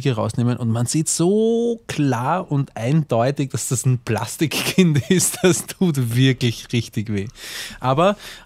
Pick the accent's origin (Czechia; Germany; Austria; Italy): Austria; Ich bin Österreicher.